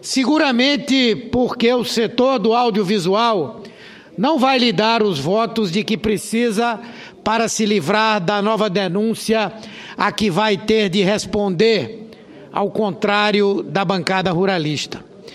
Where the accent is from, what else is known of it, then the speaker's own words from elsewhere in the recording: Pernambuco, Brazil; Eu, por exemplo, sou de Pernambuco, um estado onde a indústria cinematográfica renasceu de uma forma belíssima e produzindo filmes mundialmente reconhecidos.